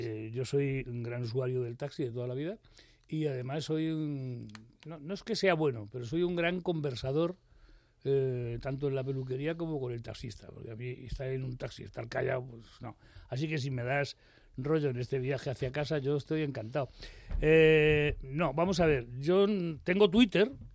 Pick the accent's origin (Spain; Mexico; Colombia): Spain; Madrid, Community of Madrid; yo soy de Madrid, pero mi madre, por ejemplo, era de Cuevas del Campo, muy cerquita de Baza, en Granada.